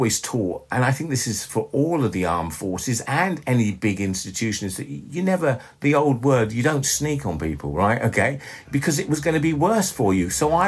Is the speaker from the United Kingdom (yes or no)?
yes; London, United Kingdom; I was brought up in London.